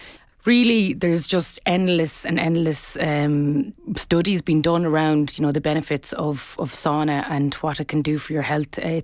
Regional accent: Ireland; And I think historically as Irish people, we're very community driven people and we've grown up with community.

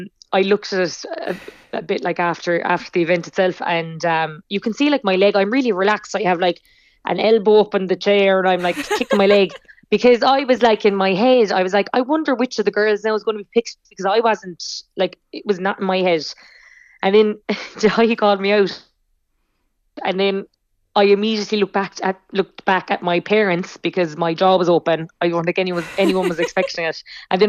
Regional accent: Munster, Ireland; I always feel so lucky that I come from Kerry

